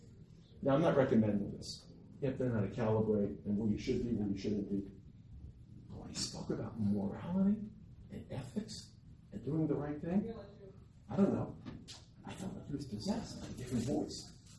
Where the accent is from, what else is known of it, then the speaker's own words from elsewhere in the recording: Brooklyn, New York, United States; I grew up in Brooklyn. My goal was to live a year and come back and become a dentist.